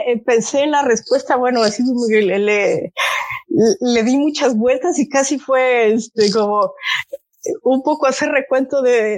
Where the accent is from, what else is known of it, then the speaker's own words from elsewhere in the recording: Mexico City, Mexico; moved away as an adult; also born or lived in United Kingdom; now in Boston, United States; soy originaria de la Ciudad de México. Llevo 26 años fuera. Mis primeros 8 años los pasé en el Reino Unido haciendo estudios de posgrado y después me cambié para acá a Boston y Boston en Estados Unidos y llevo 18 años aquí, ¿no?